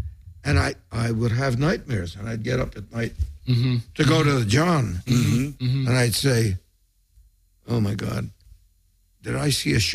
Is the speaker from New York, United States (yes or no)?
yes; New York, United States; born there; I was born in New York.